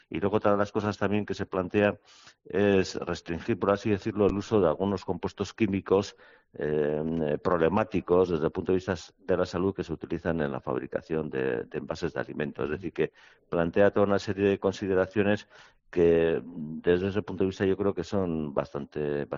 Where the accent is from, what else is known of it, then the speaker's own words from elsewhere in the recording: Tolosa, Basque Country, Spain; born there; en mi pueblo de nacimiento, en Tolosa